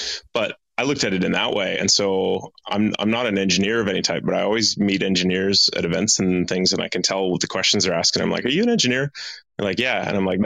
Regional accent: Edmonton, Alberta, Canada; moved away as an adult; now in Perth, Australia; No, I'm from Edmonton, Alberta. So I'm from Canada. I came to Australia when I was 18 as a backpacker. And I overstayed a visa and got married to an Australian. And now I've been here 15 years. So in Perth the whole time.

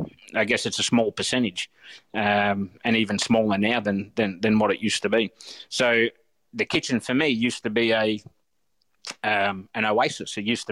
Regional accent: Australia; I'm an Aussie as they come. I'm fourth generation Australian.

